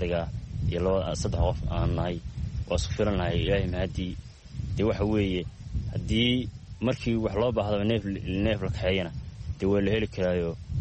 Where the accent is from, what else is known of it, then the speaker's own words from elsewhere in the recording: Bocame, Sool, Somalia; Waxaan ku dhashay aagga magaalada Boocaame. Waxaan ka mid ahay xoolo dhaqatada ku nool aagga magaalada Boocaame.